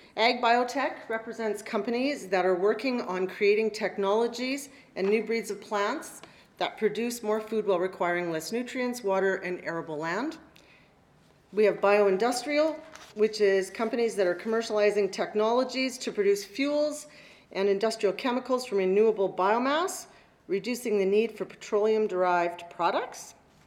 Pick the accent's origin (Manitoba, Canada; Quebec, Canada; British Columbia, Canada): Manitoba, Canada; Winnipeg; I come from Winnipeg.